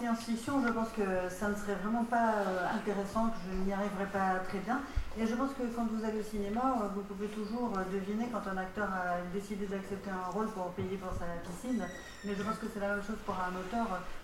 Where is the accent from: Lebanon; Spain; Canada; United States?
United States; Pas trop gênée, parce qu'en tant qu'Américaine, je ne suis pas trop timide.